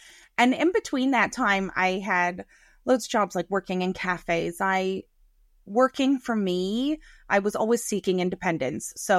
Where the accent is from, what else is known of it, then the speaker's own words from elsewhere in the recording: Greece; English is a second language; now in Canada; I had my Greek because I immigrated over from Greece.